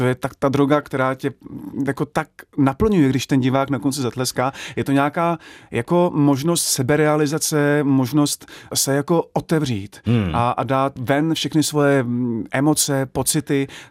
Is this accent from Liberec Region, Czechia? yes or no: yes; Lomnice nad Popelkou, Liberec Region, Czechia; also born or lived in Vrchlabí; Bydleli jsme u pole, kde jsme měli krásný výhled na Krkonoše, takže jsem v těch jako v tom podhůří vyrůstal od malička a miloval jsem to.